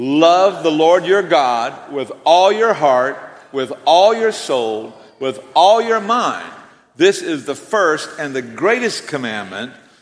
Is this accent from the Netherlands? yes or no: no; Georgia, United States; accent: South Georgia; This is not an impediment. This is a South Georgia accent, y'all.